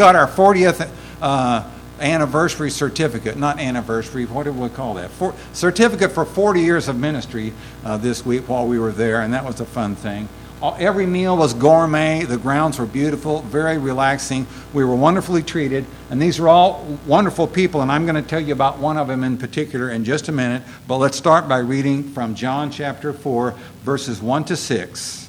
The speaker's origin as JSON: {"language": "English", "region": "Texas", "country": "United States", "tie": "born or raised there", "said": "So that's my home state. I'm always glad to see Texans here."}